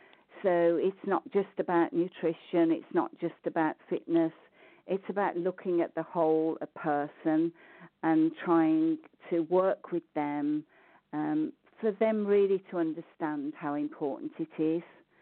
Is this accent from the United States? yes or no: no; Birmingham, West Midlands, United Kingdom; born there; I was born in Birmingham. I was born in a house in Tyburn Road, and the address was 1211.